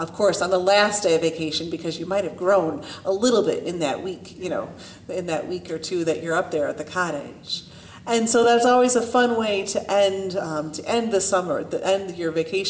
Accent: Clyde, United States; My hometown of Clyde, when I lived there, was 5,000 people.

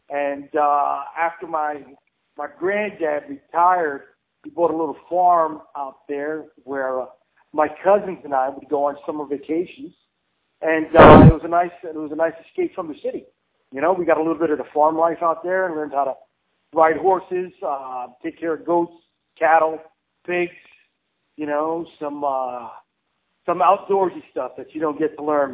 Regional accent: New York, United States; also born or lived in Puerto Rico / Virginia; Well, I'm from Boston, New York, born and raised. Spent a little time living in Puerto Rico, a little time living in Virginia, and then came back home to New York a few years back.

